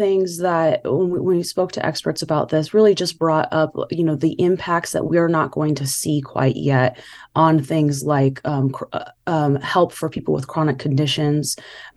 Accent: Bakersfield, California, United States; I grew up in Bakersfield, and you know, it's bigger than Madera.

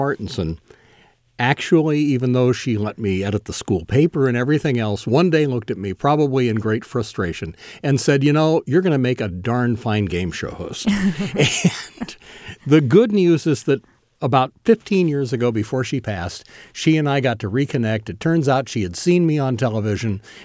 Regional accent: Bishop, California, United States; I'm a kid from Bishop, California.

